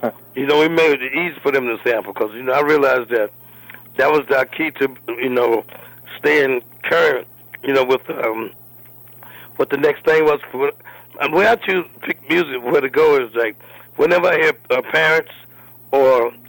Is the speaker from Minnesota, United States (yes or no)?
no; New Jersey, United States; moved away; also born or lived in Detroit; Yeah, I was raised in New Jersey.